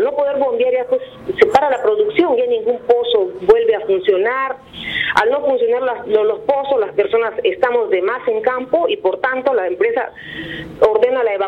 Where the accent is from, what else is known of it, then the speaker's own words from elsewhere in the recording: Peru; nosotros nos hemos agrupado como trabajadores y como ciudadanos peruanos